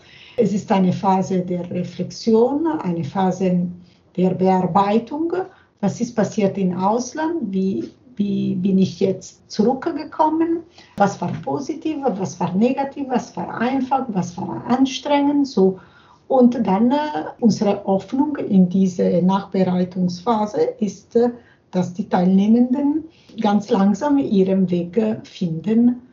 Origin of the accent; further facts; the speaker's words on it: Italy; now in Germany; ich komme aus Italien und wohne in Deutschland seit 2012.